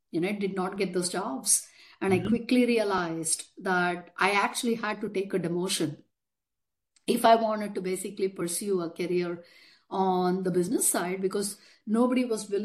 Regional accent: India; moved away as an adult; now in United States; I went along to get a bachelor's degree in computer science engineering growing up in India. Then I came into the United States in 1992.

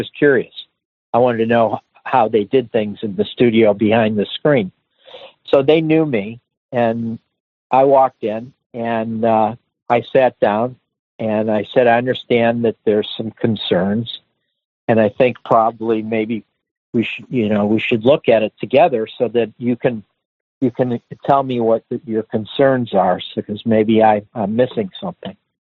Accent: Ohio, United States; And I told them, and, you know, I'm from Ohio.

